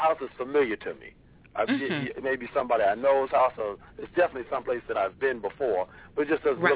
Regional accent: Brooklyn, New York, United States; now in Boston, United States; Yes, I'm a transplant from Brooklyn, and I have a dream that I'm back in the old neighborhood, back in old Bed-Stuy

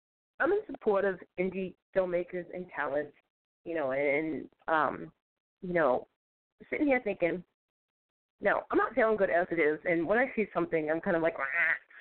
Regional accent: Boston, Massachusetts, United States; accent: Bostonian; Now, sorry, my Bostonian accent butchers everything.

